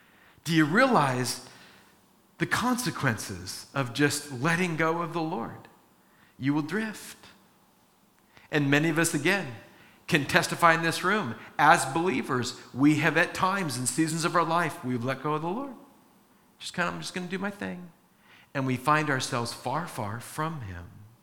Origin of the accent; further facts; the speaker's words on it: California, United States; I grew up in Orange County, never learned how to surf.